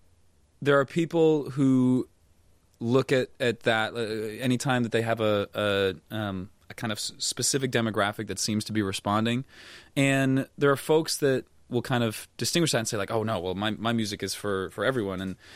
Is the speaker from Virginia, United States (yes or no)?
yes; Virginia, United States; it's a park right by where I grew up in Northern Virginia called Great Falls Park.